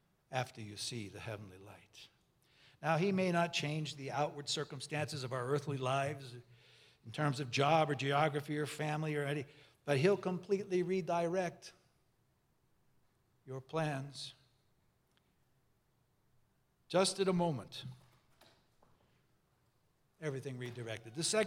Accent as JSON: {"language": "English", "town": "Brooklyn", "region": "New York", "country": "United States", "tie": "born or raised there", "said": "I am actually a native of New York. I was born in Brooklyn."}